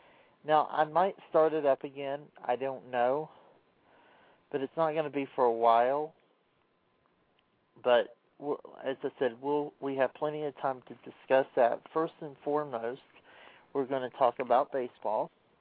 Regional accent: Atlanta, Georgia, United States; Now, I'm from Atlanta. I grew up a Braves fan.

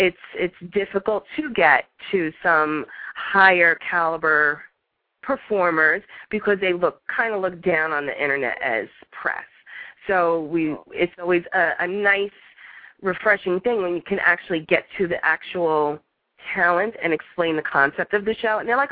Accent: Yonkers, New York, United States; now in Hamburg, United States; I'm from Yonkers, but I live in a little town outside of Buffalo now, Hamburg.

